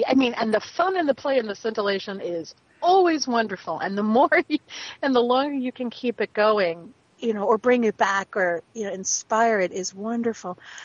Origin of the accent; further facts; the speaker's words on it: United States; I grew up an hour outside of Manhattan, and my parents were big theater and opera lovers.